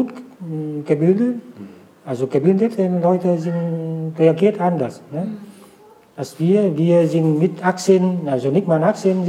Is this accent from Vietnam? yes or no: yes; Vietnam; German is a second language; now in Germany; Irgendwie, ich fühle mich immer noch als Vietnamese.